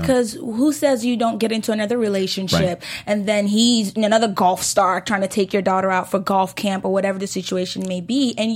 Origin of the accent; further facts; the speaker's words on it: Houston, Texas, United States; because I'm from Houston, Texas, sis.